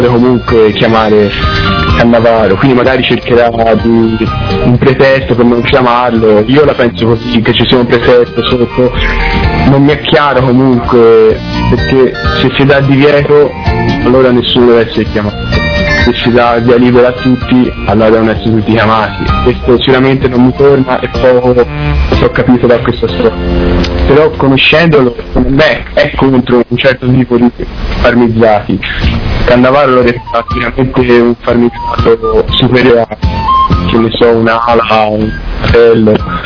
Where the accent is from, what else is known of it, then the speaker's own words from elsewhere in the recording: Tuscany, Italy; Sì, sono di Firenze, di provincia.